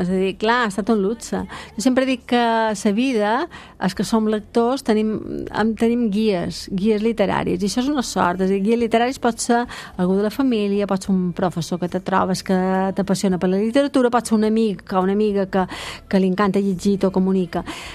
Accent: Balearic Islands, Spain; Jo som una mallorquina enamorada de Mallorca que considera que la seva ciutat és Palma i la seva capital és Barcelona.

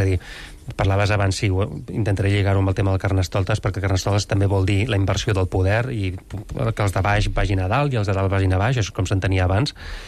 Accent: Catalonia, Spain; com a catalans

